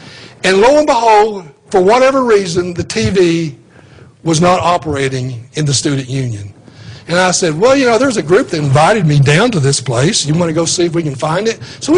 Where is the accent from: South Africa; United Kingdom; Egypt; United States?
United States; Kingsport, Tennessee; I grew up in Tennessee in Kingsport.